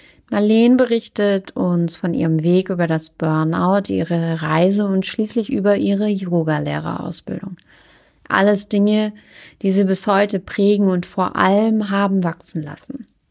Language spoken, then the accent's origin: German; Mainz, Rhineland-Palatinate, Germany; Wir kommen beide aus Mainz